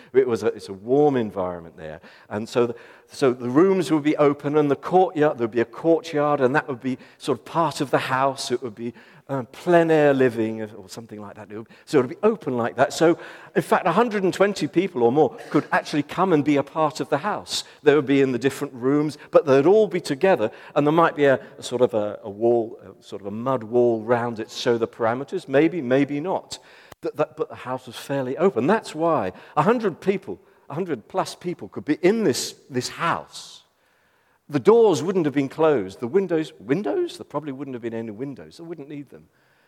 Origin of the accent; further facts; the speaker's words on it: South West England, United Kingdom; And I'm not going to give an example of who we as Cornish people would think, let alone English.